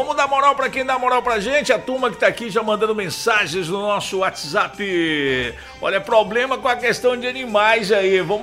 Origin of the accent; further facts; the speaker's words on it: Rio de Janeiro, Brazil; now in Ilhéus, Brazil; sou do Rio de Janeiro, tô trabalhando aqui em Ilhéus